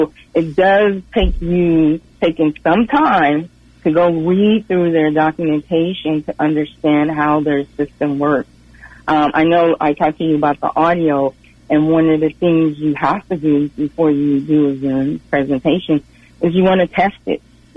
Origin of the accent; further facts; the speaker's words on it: United States; born there; I was born here in America. All my siblings were born here in America, but my parents were from Belize in Central America. So we, you know, are first generation American.